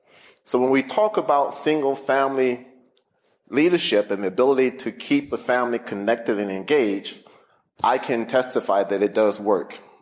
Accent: Houston, Texas, United States; I'm a Texan, born and raised in Houston

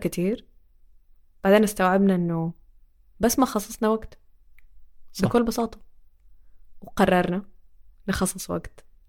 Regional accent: Saudi Arabia; إحنا زوجين من السعودية، عندنا 5 أبناء،

